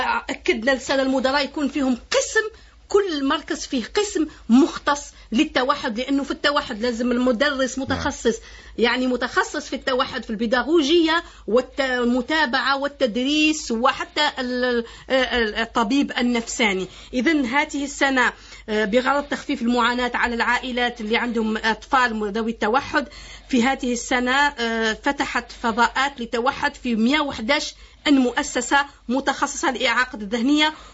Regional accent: Algeria; وهذا أعطالي أنا كمسؤولة جزائرية وكوزيرة

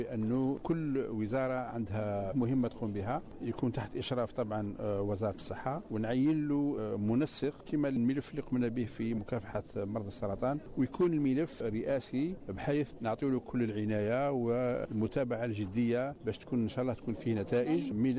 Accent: Algeria; عندنا في الجزائر ما بين 20 إلى 30 في 10,000 مزيود

